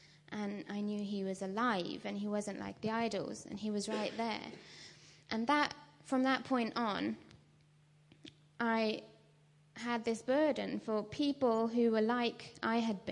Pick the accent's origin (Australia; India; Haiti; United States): India; I grew up in India and in a Hindu family.